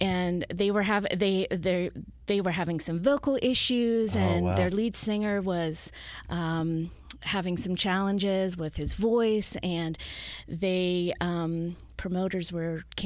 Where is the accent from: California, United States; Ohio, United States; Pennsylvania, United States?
Ohio, United States; No. So I'm originally from Ohio.